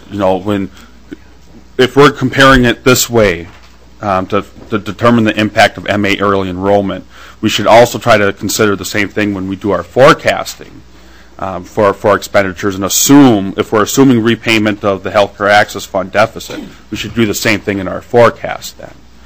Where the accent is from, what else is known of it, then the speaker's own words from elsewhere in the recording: St. Joseph, Minnesota, United States; I'm from St. Joseph. And I go west from there.